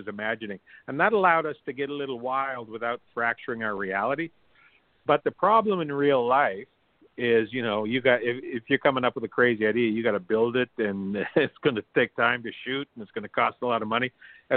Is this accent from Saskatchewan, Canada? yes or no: yes; Saskatchewan, Canada; moved away; That's what I did growing up. I'm from a small farming town in northeast Saskatchewan